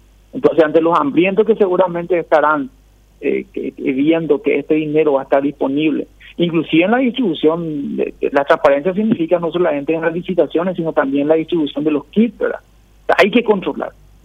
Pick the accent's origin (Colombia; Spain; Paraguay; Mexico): Paraguay; porque al final todos somos paraguayos y nos conviene que a todos le vaya bien.